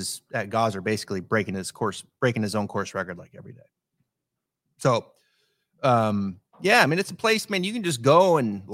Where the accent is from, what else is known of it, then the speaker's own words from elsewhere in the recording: Kellogg, Idaho, United States; I grew up in Kellogg, which is just over the mountain pass.